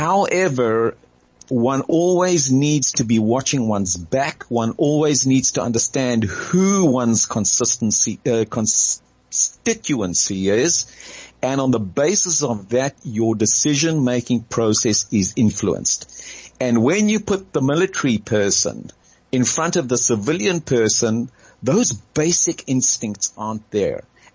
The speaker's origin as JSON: {"language": "English", "town": "Hermanus", "region": "Western Cape", "country": "South Africa", "said": "And my friends used to laugh at me at Herzliya School because they would say, you're from Hermanus. That means that you're a Sabra."}